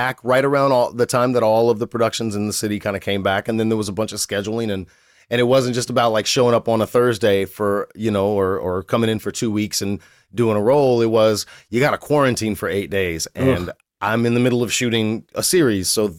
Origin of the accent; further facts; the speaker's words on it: Cairo, Illinois, United States; Cairo, Illinois